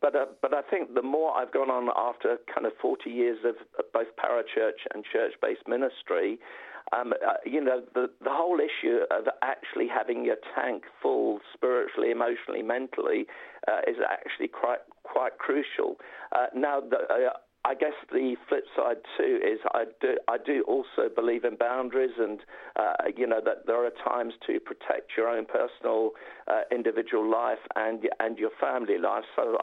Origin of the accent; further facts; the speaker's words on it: London, United Kingdom; I'm a North Londoner